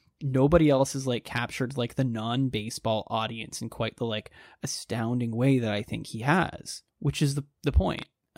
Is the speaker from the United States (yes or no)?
no; Canada; because as a Canadian citizen, nice. And at that time not an American citizen